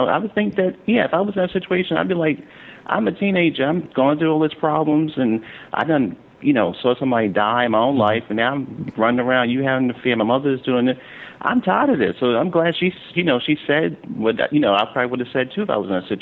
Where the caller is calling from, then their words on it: Brooklyn, New York, United States; I'm calling from Brooklyn.